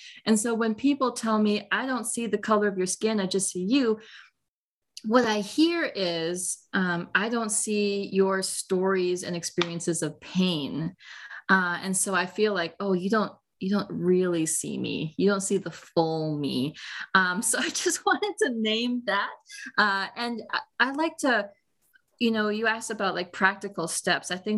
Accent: India; you know, we're Indian, so maybe when they're 45

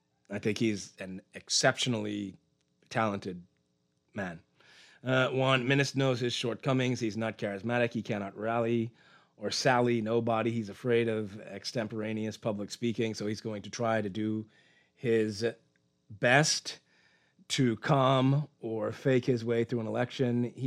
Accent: Canada; I'm Canadian.

